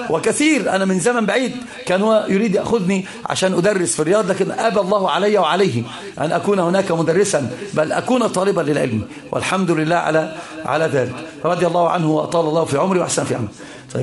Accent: Dubai, United Arab Emirates; والشيخ أنا أتي من دبي وهو من السعودية

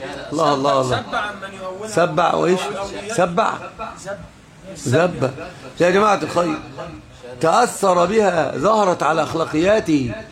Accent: Upper Egypt, Egypt; انا صعيدي

